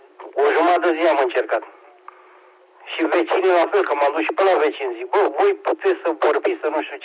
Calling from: Pitești, Argeș, Romania; Salutări și de la 7 Hotel Eco. Da, nu s-a simțit nimic aici la Pitești.

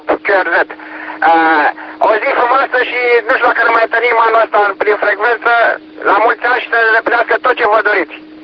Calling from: Bucharest, Romania; Sunt la ieșirea din București, în cartierul Pantelimon

